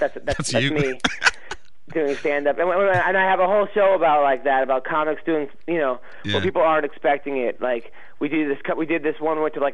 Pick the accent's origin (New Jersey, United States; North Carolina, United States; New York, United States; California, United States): New York, United States; Long Island; I'm from Long Island.